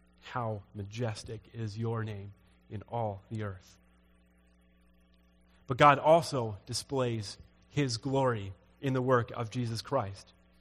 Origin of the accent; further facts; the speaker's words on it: Edmonton, Alberta, Canada; So I grew up in Edmonton, big city, fairly big city. Right? There's a lot of light pollution, so in the evenings you don't see the stars very well.